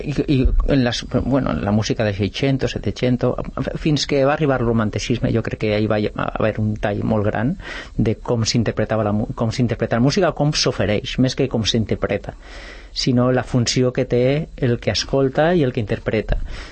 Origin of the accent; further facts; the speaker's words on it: Valencian Community, Spain; now in Sant Cugat del Vallès, Spain; Bueno, doncs jo sóc valencià, però jo ja sóc més santcugatenc que valencià, quasi.